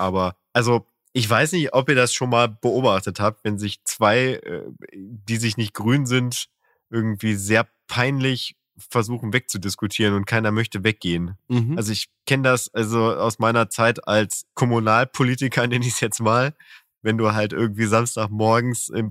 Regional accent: North Rhine-Westphalia, Germany; Und ich bin ja geborener Ostwestfale, ne?

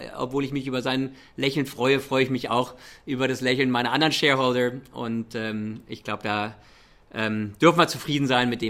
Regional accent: Germany; German is a second language; also born or lived in United States; Ich bin beides, ich bin Deutscher und Amerikaner. Ich habe lange in den USA gelebt und ich liebe kulturelle Umfelder und jetzt, ich spreche kaum Deutsch. Zu Hause wird bei uns Englisch gesprochen

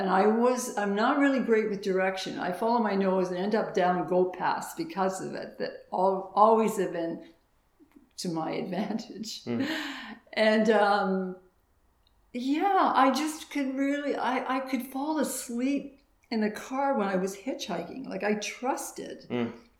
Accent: Canada; hey, are you American? No, I'm Canadian.

